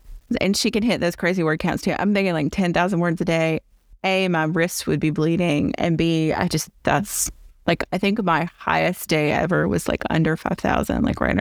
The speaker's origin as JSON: {"language": "English", "region": "the South", "country": "United States", "said": "Which, as a Southerner, I'm offended."}